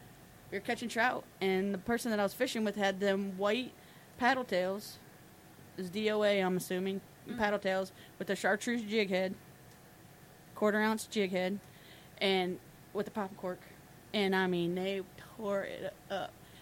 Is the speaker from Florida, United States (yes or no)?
yes; Pine Island, Florida, United States; I mean, born and raised on Pine Island.